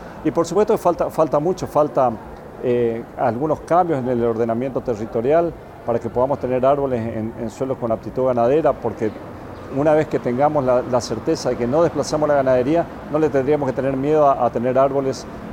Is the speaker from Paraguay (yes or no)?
no; Argentina; Sí, yo soy argentino. Inicié con estos modelos productivos en Argentina, en una región en el noreste de la Argentina, con pinos y pasturas, después con eucalipto y pasturas.